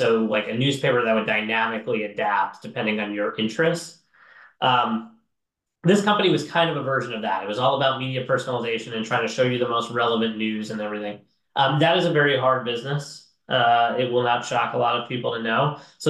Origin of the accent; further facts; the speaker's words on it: Long Beach, New York, United States; So I moved around a bit as a kid, but I would say I grew up most formatively in a town called Long Beach on Long Island, a little kind of fishing and bar town